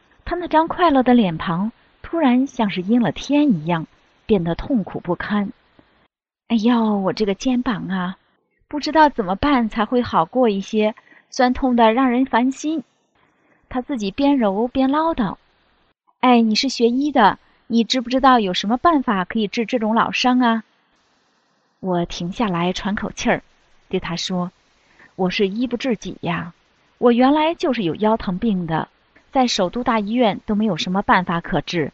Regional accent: North China, China; moved away as an adult; now in Canada; 他是南方人，而我是地道的北方人，如果在中国可能这一辈子都不会认识的。可是我们竟然在一个偶然的机会在加拿大见了面

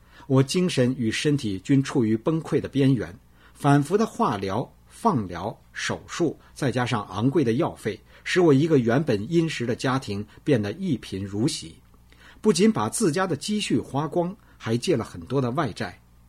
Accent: Hebei, China; 我是河北人，曾是一名省级优秀教师，49岁病退

